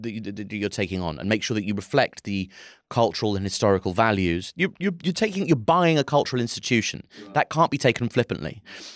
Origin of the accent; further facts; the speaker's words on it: Birmingham, West Midlands, United Kingdom; I'm a Brummer, I'm from Birmingham.